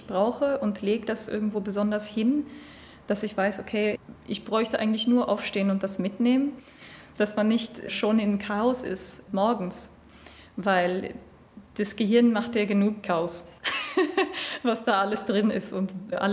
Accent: Arvika, Värmland, Sweden; German is a second language; now in Germany; Ich komme aus Schweden, aus einer Kleinstadt, die heißt Arvika. Dort habe ich ganz klein mit Musik angefangen

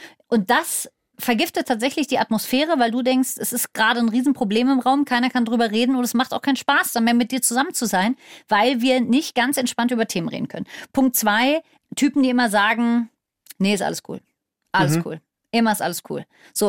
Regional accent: Berlin, Germany; Ich kenne keinen, aber ich bin ja in Berlin aufgewachsen, da ist ja Brandenburg um die Ecke.

